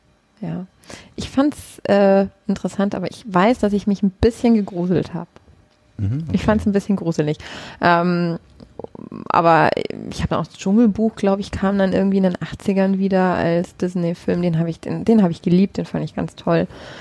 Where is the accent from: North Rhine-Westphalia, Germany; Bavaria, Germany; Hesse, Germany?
Bavaria, Germany; Munich; ich bin ja Münchnerin